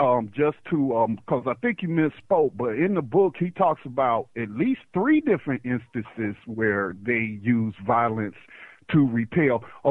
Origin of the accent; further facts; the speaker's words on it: North Carolina, United States; also born or lived in Detroit; I'm from North Carolina. My mom moved to Detroit. I was only 2 years old. But when we came back, I was about 12 years old.